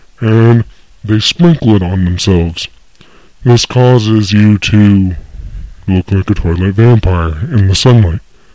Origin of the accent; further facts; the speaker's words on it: United States; I mean, come on, we're born with that. We're American.